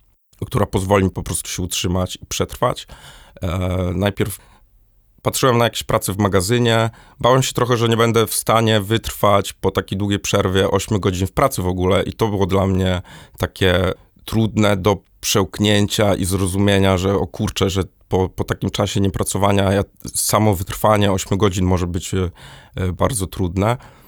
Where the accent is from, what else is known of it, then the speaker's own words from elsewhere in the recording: Gorzów Wielkopolski, Lubusz Voivodeship, Poland; now in Warsaw, Poland; będąc jeszcze w Gorzowie Wielkopolskim, to jest moje rodzinne miasto